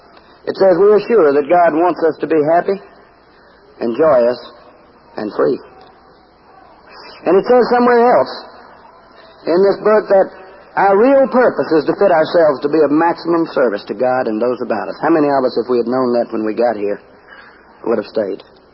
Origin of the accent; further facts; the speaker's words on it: Dobson, North Carolina, United States; I'm not from Greensboro, North Carolina. I'm from Dobson, North Carolina, which happens to be, in case you didn't know, the cultural capital of the universe.